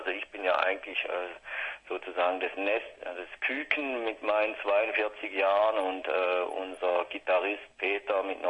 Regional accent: Schaffhausen, Switzerland; Ja, das hört man wahrscheinlich an meinem Dialekt, der sehr untypisch schweizerdeutsch klingt. Ich komme auch aus der Grenzregion aus Deutschland und ja, bei uns jetzt im Städtchen Schaffhausen, da spürt man noch nicht so den Schweizer Spracheinschlag

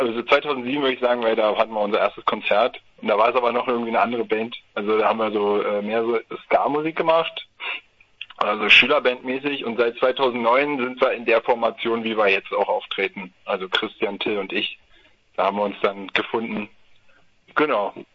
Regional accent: Berlin, Germany; wir kommen aus Berlin. Unterschiedlichste Bezirke. Ich wohne im Wedding.

